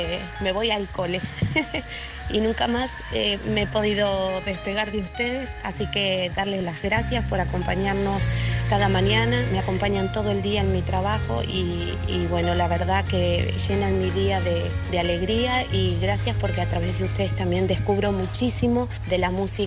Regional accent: Argentina; moved away as an adult; now in Málaga, Spain; Soy argentina, pero hace 4 años que vivo en Málaga

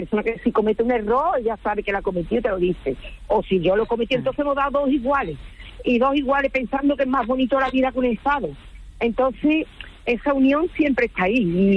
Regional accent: Coria, Spain; De Coria.

